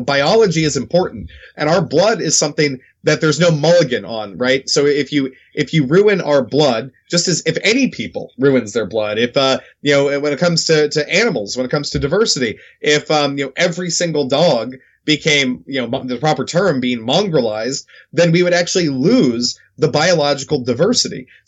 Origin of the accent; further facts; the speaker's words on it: Southern United States, United States; But, you know, as you said, you know, looking, you know, as a Southerner, you know, the Southern people have always been incredibly Christian.